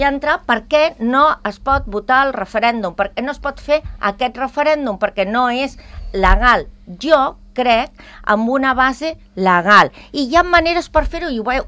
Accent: Catalonia, Spain; com a catalana

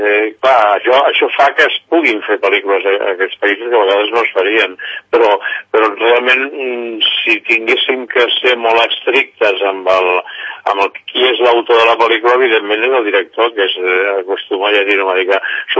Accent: Sant Cugat del Vallès, Catalonia, Spain; soc fora de Barcelona, i, bueno, de Sant Cugat

